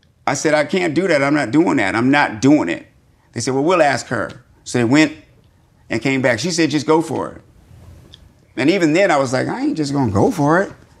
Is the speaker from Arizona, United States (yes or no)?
no; Fort Collins, Colorado, United States; also born or lived in Wyoming; I grew up on Fort Collins, Colorado and Wyoming.